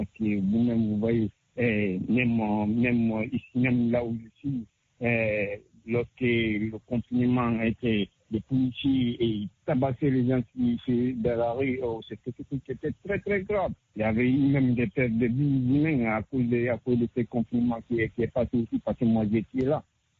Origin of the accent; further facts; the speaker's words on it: Guinea; mon pays, la Guinée-Conakry, je pense bien, je suis d'origine de Guinée-Conakry.